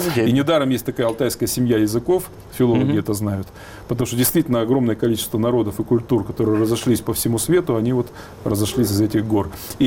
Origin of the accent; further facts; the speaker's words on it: Altai Krai, Russia; представился, что я вот такой-то с Алтая